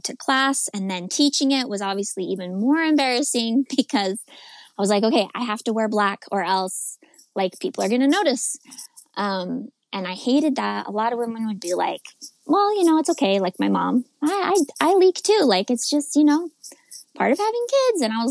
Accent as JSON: {"language": "English", "region": "Utah", "country": "United States", "tie": "born or raised there", "said": "I'm from Utah. I've been born and raised in Utah, and that's where we are currently still living."}